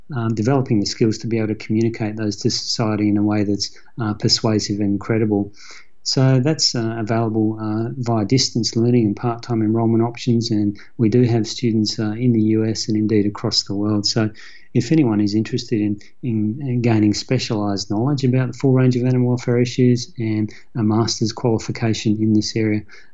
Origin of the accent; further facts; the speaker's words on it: Australia; I think I am originally from Australia, and we are supposed to spend a lot of our time lying on beaches